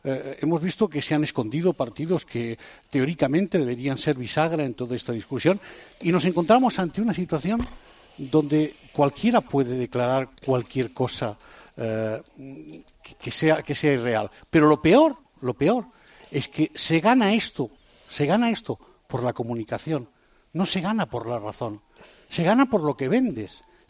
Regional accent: Catalonia, Spain; Yo soy catalán.

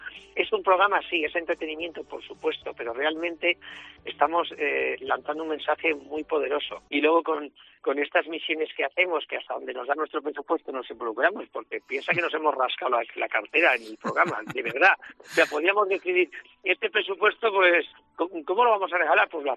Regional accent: Castile and León, Spain; Yo vivo en mi pueblo. Yo ahora mismo no concibo irme a la ciudad a vivir. Todo lo que yo hago por el mundo, mi campamento base, está en mi pueblo de León.

